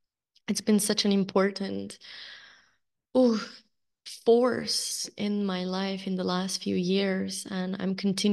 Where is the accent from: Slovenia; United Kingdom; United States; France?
Slovenia; I never really felt a sense of belonging in my home country of Slovenia.